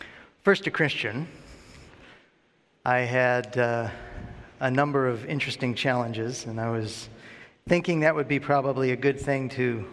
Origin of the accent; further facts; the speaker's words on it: Detroit, Michigan, United States; I was brought up in Detroit.